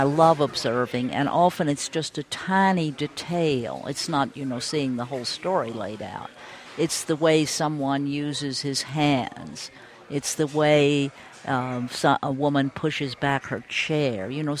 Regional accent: Louisville, Kentucky, United States; When I was a child growing up in Louisville and we were being driven to school, there were grade crossings, and we'd stop for these long freights

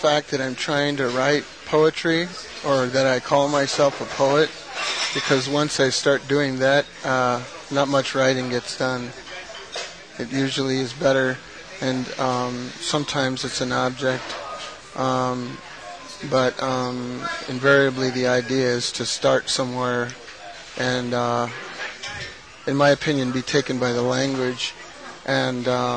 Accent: Santa Fe, New Mexico, United States; Santa Fe, New Mexico.

